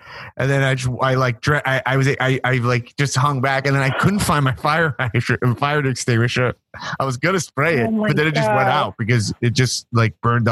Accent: New York City, New York, United States; now in Los Angeles, United States; I bought when I moved to LA, and I was just like from New York City.

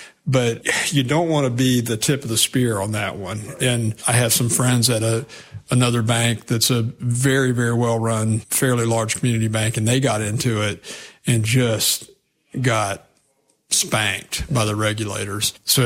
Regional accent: Eustis, Florida, United States; I was born and raised in Eustis. I still live in Eustis, 4 miles from the house I was raised

